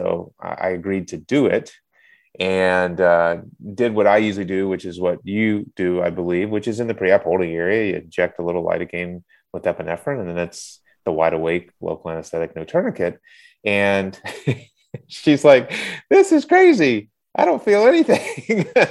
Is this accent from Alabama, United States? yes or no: yes; Alabama, United States; Now that's a little weird growing up in Alabama, but my uncle was a Celtics fan and there was not much professional basketball in Alabama.